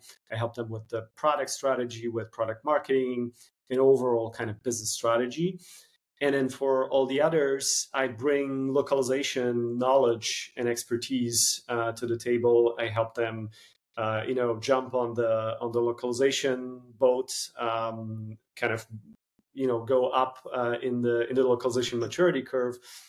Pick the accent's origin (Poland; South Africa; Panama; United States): Poland; first language Polish; English is a second language; Obviously a bit of Italian, a bit of French, English, Polish, which is my native language.